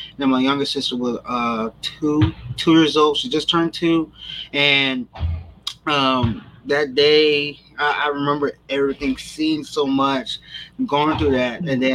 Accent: New Orleans, Louisiana, United States; Yes. Yes, I was.

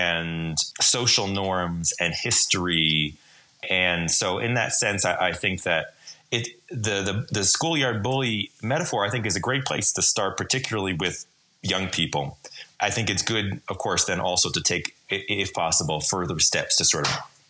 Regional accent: New Jersey, United States; just thinking of my own experience as like a cis white guy growing up in New Jersey in the 80s and 90s.

